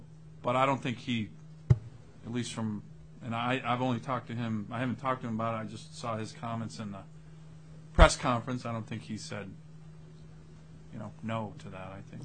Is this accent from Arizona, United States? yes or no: no; Ohio, United States; I'm originally from Ohio. It's starting to boom in Ohio, and I'm like, damn, I didn't even know we had oil in Ohio.